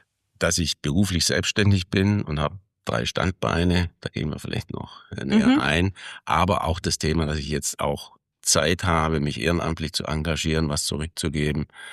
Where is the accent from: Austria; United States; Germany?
Germany; Ravensburg, Baden-Württemberg; ich bin Ravensburger. Ich bin 63 in Ravensburg geboren, hier zur Schule gegangen, am Wirtschaftsgymnasium, 84 Abitur gemacht.